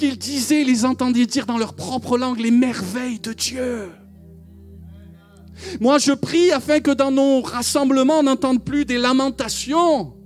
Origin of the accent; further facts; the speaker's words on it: Rognac, Provence-Alpes-Côte d'Azur, France; moi je viens du Midi, je suis né au bord de l'étang de Berre, à Rognac.